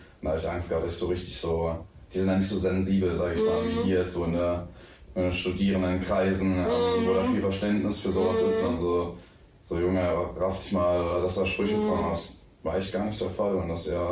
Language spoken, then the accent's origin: German; Freiburg, Baden-Württemberg, Germany; Also, ich komme auch so aus Freiburg, aus dem Dorf.